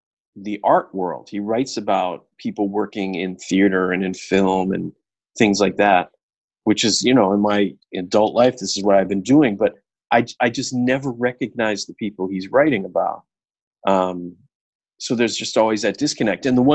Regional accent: Brooklyn, New York, United States; I'm a New Yorker, but that's not the New York I'm from. You know, I'm from Brooklyn and an Irish Catholic working class background

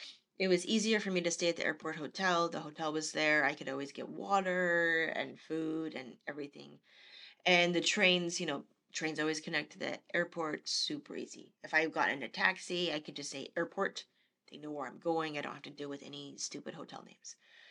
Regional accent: Canada; And, where are you from? I'm like, I'm from Canada. And he's like, we're in Canada. Are you from Toronto? And I'm like, yes, I'm from Toronto.

